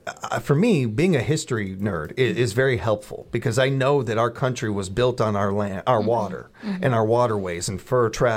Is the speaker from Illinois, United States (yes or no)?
yes; Chicago, Illinois, United States; When my family first moved here, part of the pull was, well, we came from Chicago, where we got Lake Michigan right there.